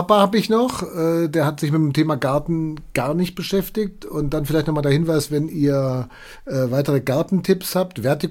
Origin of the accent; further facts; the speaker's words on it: Balderschwang, Bavaria, Germany; Als Kind, als Jugendlicher auch gehabt, in meiner Heimatgemeinde Balderschwang